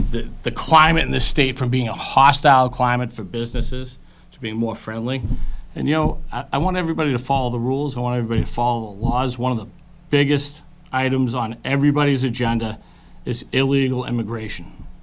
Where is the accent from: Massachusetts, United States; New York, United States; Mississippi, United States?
Massachusetts, United States; Hull; born there; now in Plymouth, United States; I was born in Hull. I live in North Plymouth now. Commercial lobster fisherman, father of two amazing children.